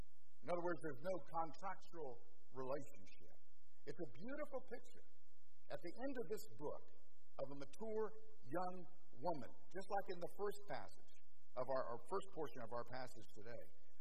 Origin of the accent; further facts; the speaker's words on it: Orlando, Florida, United States; growing up in Orlando, I used to travel back and forth to the beach